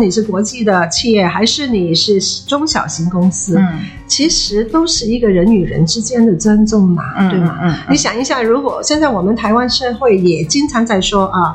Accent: Hong Kong; now in Taiwan; 我是香港人，我现在在台湾居住了。

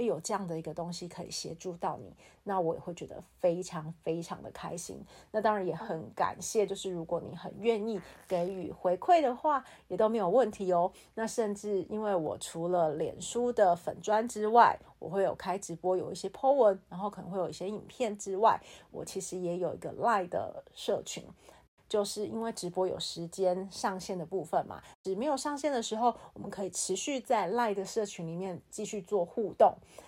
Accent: Kaohsiung, Taiwan; also born or lived in Taipei; 以前我在高雄出生长大念书，然后工作前期也在高雄， 后面有机会到台北去闯荡。那后来虽然因为身体的因素回到了高雄休养

